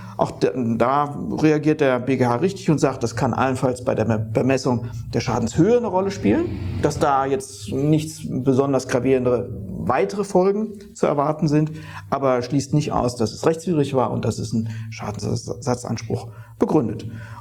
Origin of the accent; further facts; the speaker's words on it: Bavaria, Germany; Man kann das nur als Franke ordentlich aussprechen.